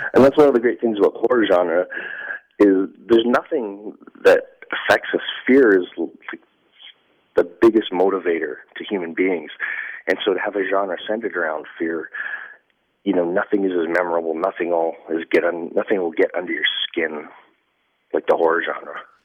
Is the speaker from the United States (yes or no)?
no; Alberta, Canada; I remember growing up in Alberta and going camping in the fall